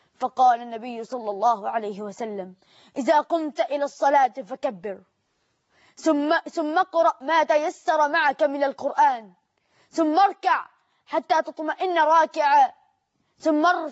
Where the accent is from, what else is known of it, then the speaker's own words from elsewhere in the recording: Egypt; اللهم اجعل بلدنا مصر أمنا أمانا، سخاء الرخاء